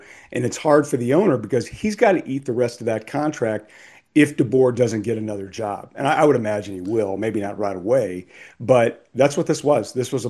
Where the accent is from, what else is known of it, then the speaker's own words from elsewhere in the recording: Cincinnati, Ohio, United States; born there; So I was born in Cincinnati. The Bengals were my very first team that I was in love with.